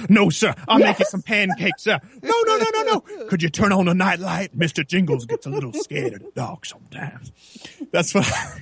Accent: Montreal, Quebec, Canada; Where I was raised in Montreal, you know, we had a very large percentage of my school was Arabic.

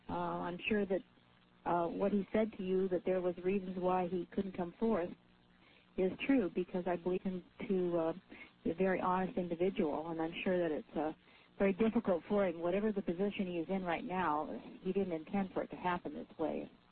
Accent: Anchorage, Alaska, United States; I'm from Anchorage.

